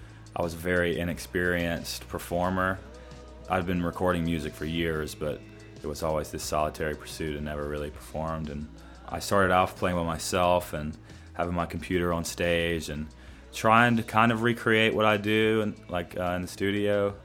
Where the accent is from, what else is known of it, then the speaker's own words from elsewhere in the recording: Georgia, United States; there certainly isn't much cutting-edge dance music happening in the areas where I grew up in Georgia.